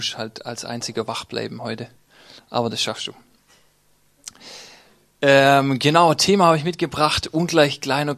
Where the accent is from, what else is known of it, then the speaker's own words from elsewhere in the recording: Baden-Württemberg, Germany; Ich bin angestellt in Stuttgart. Ich komme zwei Nachbarorte von Hülben, wenn das jemand was sagt. Schwäbische Alb.